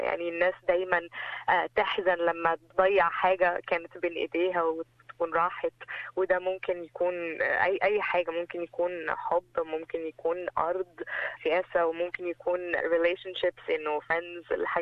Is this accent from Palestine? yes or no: yes; Palestine; now in Australia; احنا كعرب كمسلمين كفلسطينيين في أنحاء العالم مش بس هنا في أستراليا.